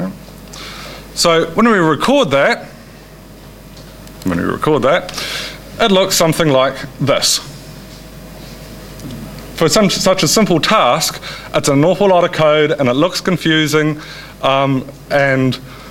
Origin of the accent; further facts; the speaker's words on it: New Zealand; I'm from New Zealand.